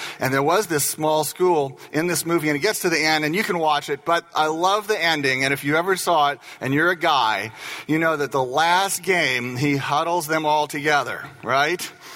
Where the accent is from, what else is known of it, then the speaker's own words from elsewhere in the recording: Indiana, United States; I came from Indiana, and no one in Indiana knows really what a Hoosier is, but we're all one if we're from Indiana.